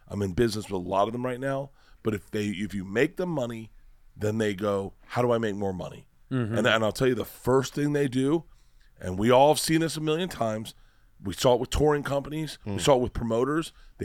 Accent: Florida, United States; Dude, I grew up in Florida.

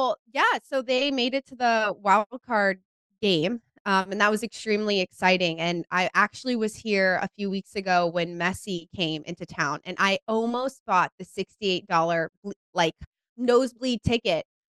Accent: Cary, North Carolina, United States; And one of the reasons that I really moved back, I'm originally from Cary, North Carolina.

